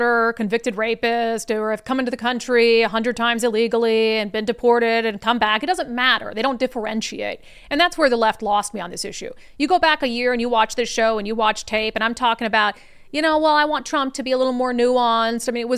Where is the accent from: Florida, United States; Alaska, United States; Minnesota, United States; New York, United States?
Minnesota, United States; I grew up in Minnesota, not far, I guess, from Minneapolis, and it's freaking cold this time of year.